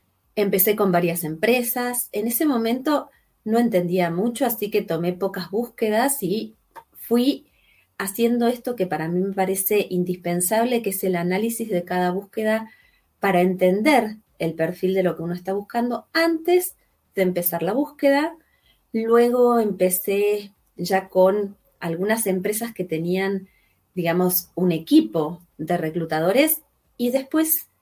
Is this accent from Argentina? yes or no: yes; Argentina; yo soy de Argentina, vivo en Miramar, en la costa de Argentina.